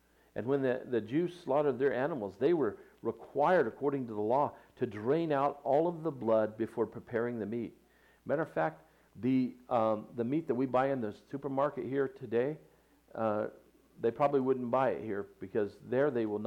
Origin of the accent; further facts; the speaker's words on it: Ireland; Now, I'm Irish, and Irish, they eat blood, what they call blood pudding, you know, which sounds disgusting to me.